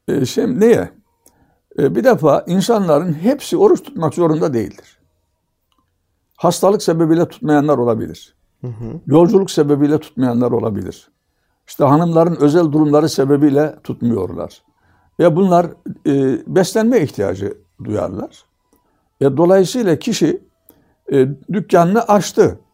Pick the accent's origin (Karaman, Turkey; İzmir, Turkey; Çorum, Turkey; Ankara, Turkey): Karaman, Turkey; Benim çocukluğumda bizim memleketimizde Karamanlıyım ben biliyorsunuz.